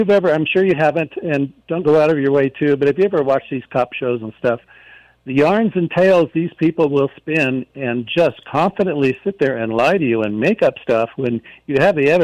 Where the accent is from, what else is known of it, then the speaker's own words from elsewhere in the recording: California, United States; And being from born and raised in California, my parents were both raised in California.